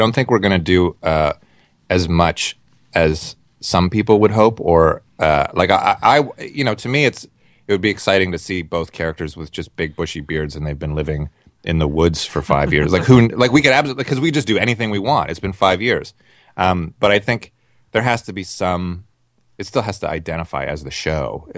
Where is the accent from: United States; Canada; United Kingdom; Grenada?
Canada; Scarborough, Ontario; I was born in Scarborough. Yeah. I mean, we moved here when I was 10, but I identify as Scarberian